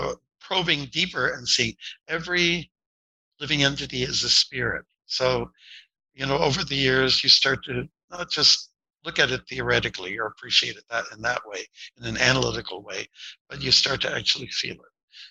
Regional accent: Windsor, Ontario, Canada; Like I was born and raised near Detroit on the Canadian side.

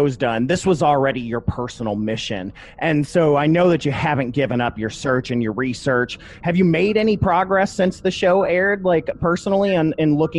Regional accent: Toledo, Ohio, United States; Yeah, I'm from Toledo, Ohio. And so, my uncle went to the University of Michigan

